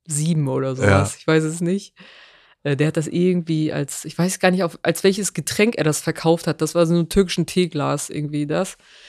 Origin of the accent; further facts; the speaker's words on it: Geesthacht, Schleswig-Holstein, Germany; Ich bin in Schleswig-Holstein, Geesthacht groß geworden.